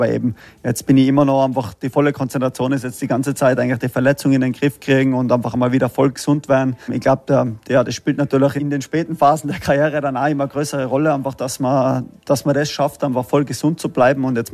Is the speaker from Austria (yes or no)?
yes; Innsbruck, Tyrol, Austria; wenn man ein Österreicher ist. Und natürlich als Innsbrucker ist es noch einmal härter